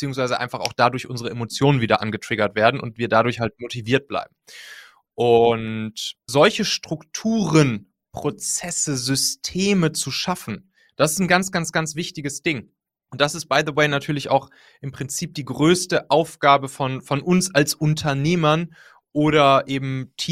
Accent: Much, North Rhine-Westphalia, Germany; In der Nähe von Siegburg, das ist so zwischen Köln und Bonn, da dann ja, auf dem Lande.

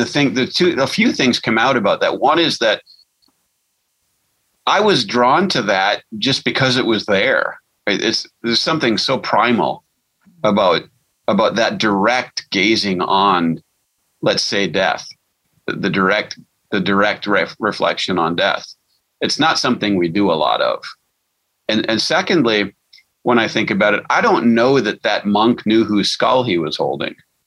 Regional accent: Milwaukee, Wisconsin, United States; When I was a boy, I grew up in Milwaukee

